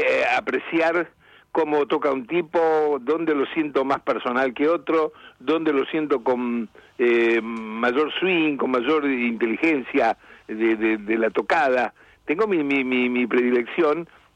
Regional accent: Rosario, Santa Fe, Argentina; Soy rosarino, soy nieto de andaluces y piamonteses

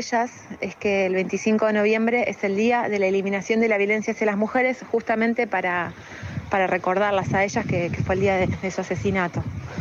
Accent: La Plata, Buenos Aires Province, Argentina; Soy realizadora audiovisual, platense y formada en la Universidad de La Plata.

